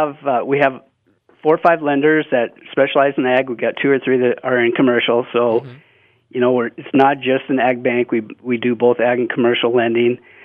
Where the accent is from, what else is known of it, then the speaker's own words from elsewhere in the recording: Lewistown, Montana, United States; now in Billings, United States; You know, born and raised in Central Montana, fourth generation, grew up on a fourth generation ranch there in Lewistown.